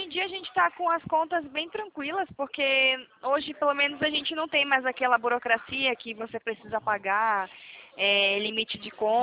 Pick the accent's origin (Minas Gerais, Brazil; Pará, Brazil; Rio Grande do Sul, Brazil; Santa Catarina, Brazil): Pará, Brazil; now in São Paulo, Brazil; Eu não sou daqui, né? Eu sou do Pará, mas tem uns 10 anos que eu moro aqui na cidade.